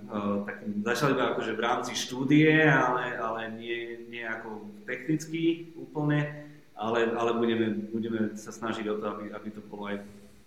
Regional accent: Trebišov, Košice Region, Slovakia; v rámci Trebišova, odkiaľ pochádzam.

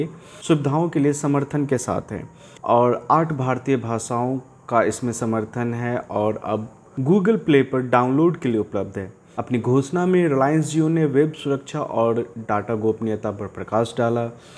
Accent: Bihar, India; जैसा कि आपको पता होगा कि अभी बिहार के इलेक्शंस हैं और मैं बिहार से हूँ

